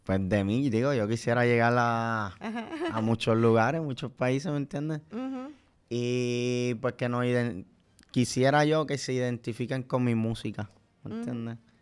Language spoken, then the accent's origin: Spanish; New York, United States; born there; Y, pues, nací en Nueva York, vengo de Nueva York.